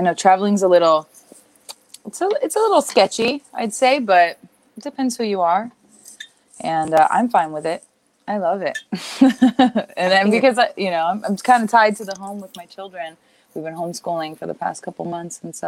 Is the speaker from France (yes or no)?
no; Canada; now in United States; Hi, I'm from Canada. I live in California.